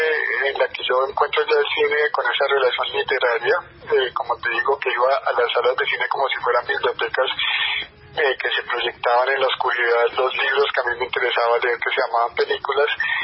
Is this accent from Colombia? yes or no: yes; Bogotá, Colombia; Yo crecí en Bogotá, que es una ciudad que para mí tiene una melancolía demasiado pesada en su atmósfera y en sus maneras de ser de quienes vivimos en ellas.